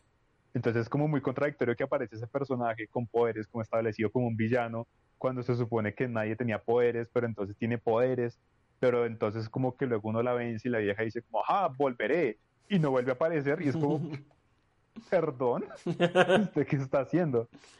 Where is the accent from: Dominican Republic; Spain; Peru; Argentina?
Argentina; yo soy argentino.